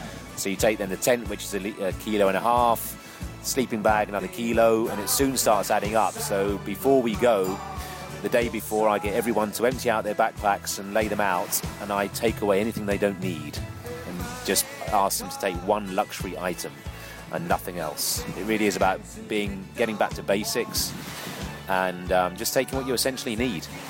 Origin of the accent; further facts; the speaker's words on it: Ibiza, Balearic Islands, Spain; So growing up on Ibiza, I had hippie parents, even though my parents say they're not hippies.